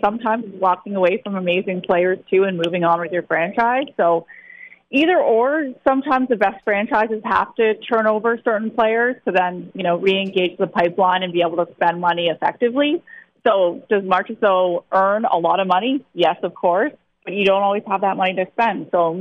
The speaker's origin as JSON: {"language": "English", "town": "Toronto", "region": "Ontario", "country": "Canada", "said": "I'm from Toronto, so we always hear 1967."}